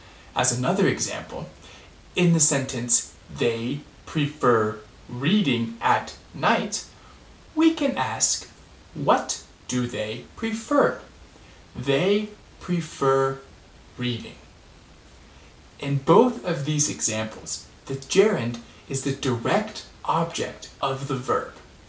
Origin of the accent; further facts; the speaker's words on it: Denver, Colorado, United States; I am from Denver, Colorado, in the United States.